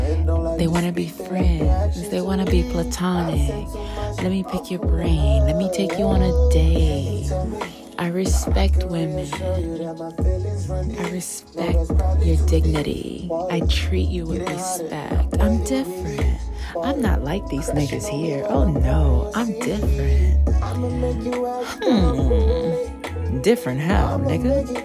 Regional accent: Brooklyn, New York, United States; My nigga. I'm from Brooklyn. Coney Island.

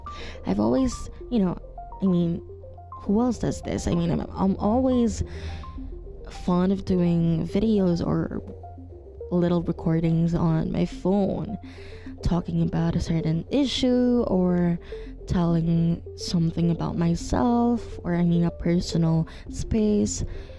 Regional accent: Philippines; you should do a personal journal or a personal diary about everything about life, about being a Filipino

